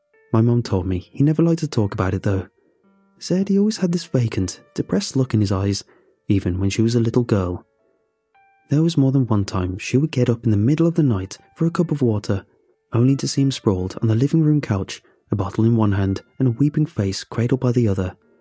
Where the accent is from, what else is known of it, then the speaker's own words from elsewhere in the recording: United States; living in his home country while I grew up in America